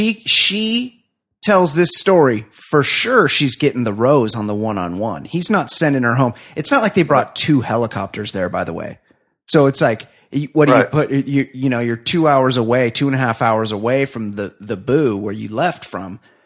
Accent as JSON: {"language": "English", "region": "California", "country": "United States", "said": "And much like Pirates Adventure, I'm from Southern California."}